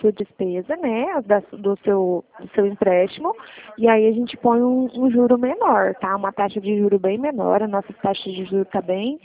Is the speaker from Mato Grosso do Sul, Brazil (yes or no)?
yes; Campo Grande, Mato Grosso do Sul, Brazil; Sou de Campo Grande, da Poupa Crédito, aqui de Campo Grande.